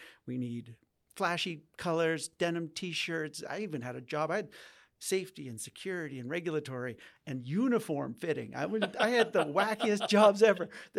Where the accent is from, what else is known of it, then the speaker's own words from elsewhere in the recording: Glace Bay, Nova Scotia, Canada; born there; now in Calgary, Canada; But I was born in Glace Bay, Nova Scotia, and I wasn't prepared to move back east at that point. So I stayed in Calgary